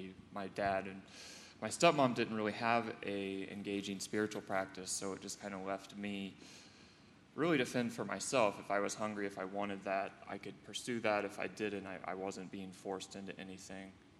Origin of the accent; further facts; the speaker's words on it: Alabama, United States; But my story, I was raised in Alabama.